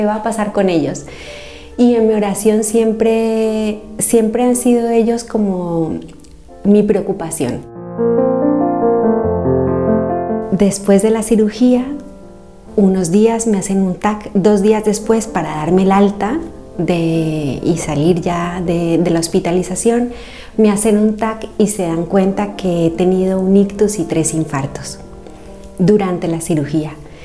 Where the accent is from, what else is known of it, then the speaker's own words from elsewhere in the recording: Colombia; moved away as an adult; now in Valencia, Spain; Soy colombiana y estoy aquí en España hace más o menos 18 años.